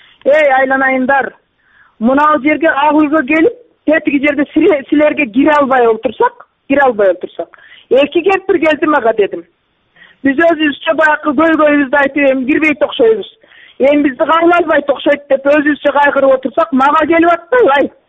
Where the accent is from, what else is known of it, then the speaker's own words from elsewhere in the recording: Alay, Osh Region, Kyrgyzstan; Райондо болгонмун. Алай районунда. Өзүм да Алайданмын.